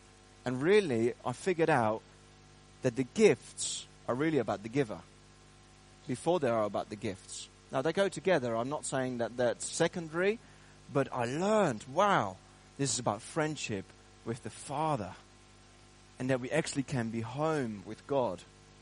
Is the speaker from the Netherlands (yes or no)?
yes; Netherlands; now in Bedford, United Kingdom; I'm from Bedford, and I've been living in Bedford for 7 years. And before that, I was in the Netherlands because I'm Dutch. I'm originally Dutch